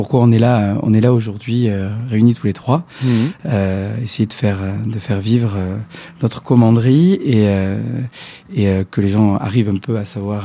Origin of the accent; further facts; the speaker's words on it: Dax, Nouvelle-Aquitaine, France; je suis né à Dax. Après, mon parcours est un peu plus court et plus local, entre guillemets. Je n'ai pas trop bougé. Voilà, maintenant, j'habite en Chalos.